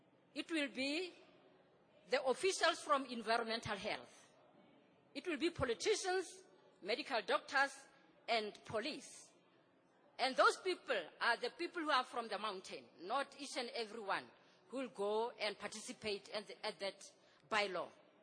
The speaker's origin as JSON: {"language": "English", "town": "Tshwane", "region": "Gauteng", "country": "South Africa", "said": "I'm from South Africa, from city of Tshwane, the former Pretoria. I'm from the rural area."}